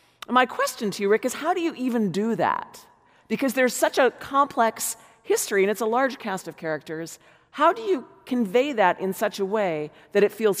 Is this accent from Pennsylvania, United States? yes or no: yes; Barnesboro, Pennsylvania, United States; moved away; this little coal mining town I grew up in Pennsylvania, Barnesboro, did the same thing.